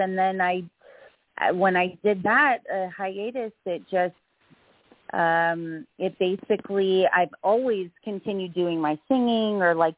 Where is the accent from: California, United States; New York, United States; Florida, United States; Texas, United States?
California, United States; Los Angeles; Yeah, I was born and raised out here in Los Angeles, California.